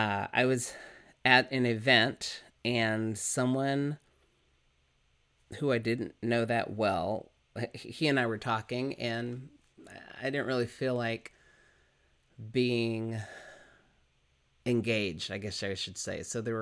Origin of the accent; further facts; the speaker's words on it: the South, United States; you know my story about how I grew up in the South and how I didn't feel like I fit in as a Black man in the white world